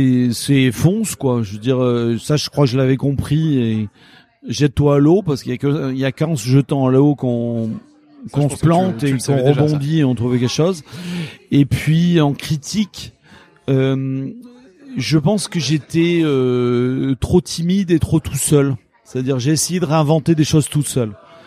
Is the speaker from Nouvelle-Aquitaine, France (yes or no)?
yes; La Réole, Nouvelle-Aquitaine, France; Alors, moi, je suis originaire de La Réole, donc ça m'a particulièrement marqué.